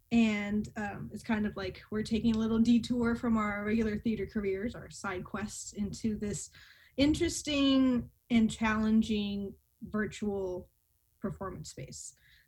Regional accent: Los Angeles, California, United States; So I am originally from Los Angeles, and some of my theater friends in LA have been very bored during this quarantine

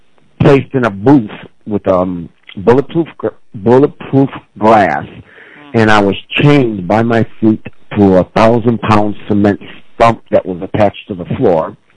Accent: Chicago, Illinois, United States; The Ravenswood area. I went to St. Benedict's grade school and high school and grew up on the northwest side of Chicago.

